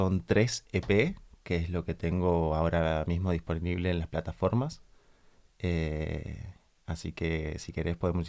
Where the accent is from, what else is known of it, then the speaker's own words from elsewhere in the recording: Argentina; also born or lived in Jamaica / United States / Mexico; Después me crié en Argentina, así que también tengo mucho rock, mucha cumbia, mucho cuarteto.